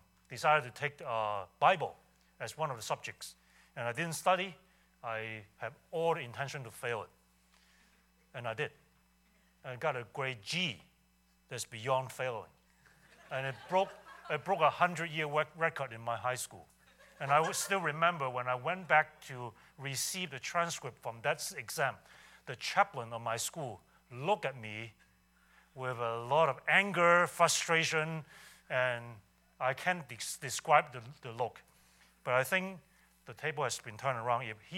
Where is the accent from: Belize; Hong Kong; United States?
Hong Kong; So I grew up in Hong Kong